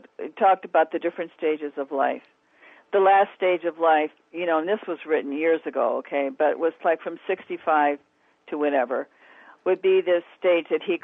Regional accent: Midwest, United States; I'm from the Midwest.

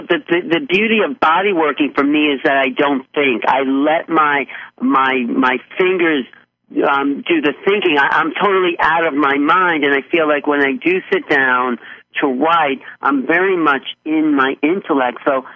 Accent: Brooklyn, New York, United States; born there; I'm born in Brooklyn, yes. Born in Brooklyn, grew up on...

